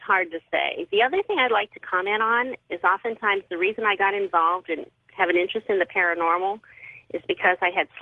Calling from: Washington, District of Columbia, United States; I'm calling from Washington, D.C.

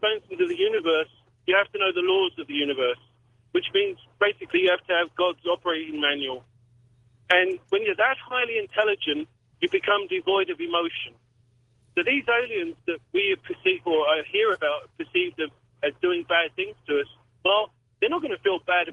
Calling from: Saskatchewan, Canada; I'm calling from Saskatchewan, Canada.

